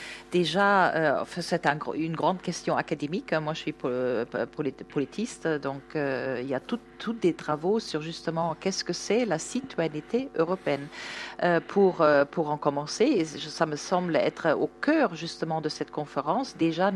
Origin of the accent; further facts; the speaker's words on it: Germany; je suis allemande, je travaille en Autriche